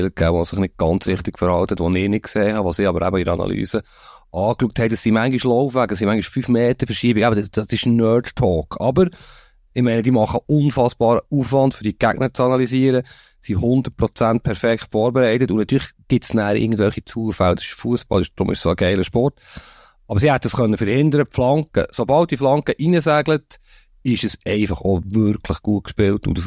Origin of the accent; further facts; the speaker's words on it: Switzerland; wir sind Schweizer